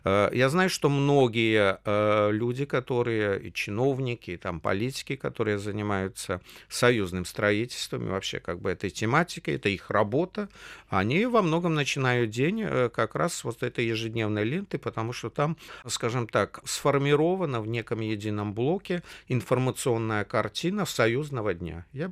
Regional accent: Belarus; moved away; Я-то сам же белорус. Вот, хотя уехал очень давно оттуда, но связи, естественно, не терял.

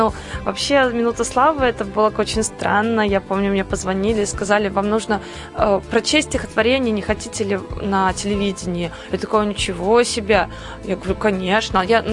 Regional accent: Belarus; now in Moscow, Russia; когда я приехала из Беларуси в Москву, я боялась зайти в шоколадницу.

